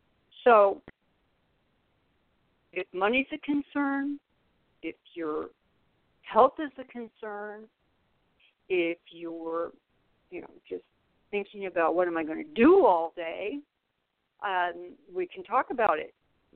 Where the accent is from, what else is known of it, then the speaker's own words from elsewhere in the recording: California, United States; I come from California. The options there are not as great for retirees.